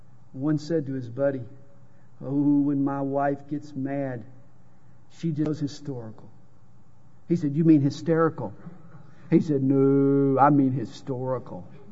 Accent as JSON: {"language": "English", "region": "the South", "country": "United States", "accent": "Southern drawl", "said": "I'm from the South. And you know what tips them off? Hi, y'all. My accent is a dead giveaway. It's the Southern drawl."}